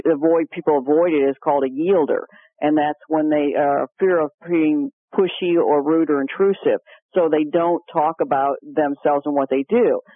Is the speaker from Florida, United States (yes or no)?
no; Chicago, Illinois, United States; since I'm from the Chicago area, my brother's coming up with his whole family and everything to visit us tomorrow.